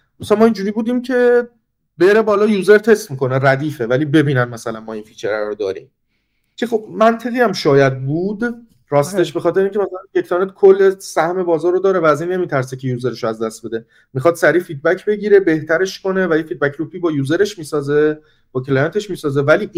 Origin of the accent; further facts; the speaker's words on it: Tehran, Tehran Province, Iran; now in Germany; منی که حالا بیشتر زندگیم تهران بودم و از تهران اومدم اینجا